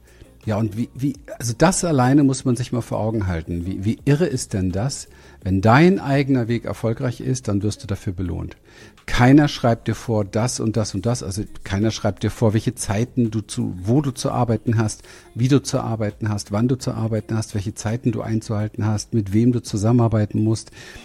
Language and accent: German; Berlin, Germany; ich bin in Berlin aufgewachsen, Hinterhof. Ich habe nie wirklich Geld kennengelernt. Geldsorgen haben wir genügend gehabt.